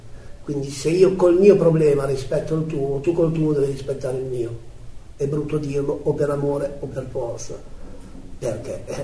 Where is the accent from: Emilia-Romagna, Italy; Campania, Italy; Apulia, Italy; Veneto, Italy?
Emilia-Romagna, Italy; Bologna; sono quelle per me anche che sono di Bologna.